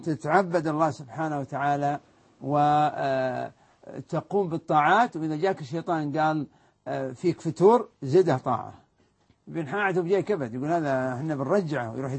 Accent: Al Majmaah, Riyadh Province, Saudi Arabia; يعني واحد رايح من الرياض للمجمع ديرتنا

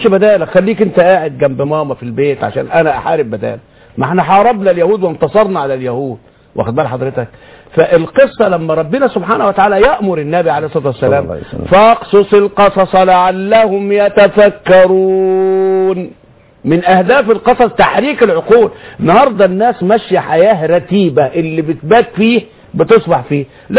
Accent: Egypt; احنا عندنا في مصر

